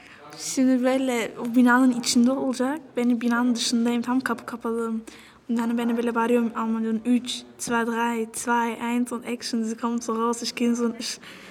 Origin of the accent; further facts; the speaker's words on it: Samsun, Turkey; Und hier kommen die meisten Kurden und ich komme hier aus Samsun. Das ist auch der Grund, warum ich Türkisch spreche.